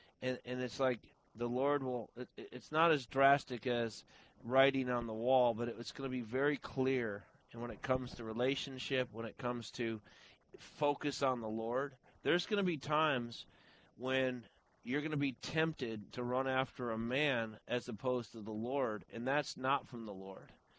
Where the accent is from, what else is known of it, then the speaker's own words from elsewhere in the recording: Palatine, Illinois, United States; Did you know I'm from Palatine, Illinois, Valerie?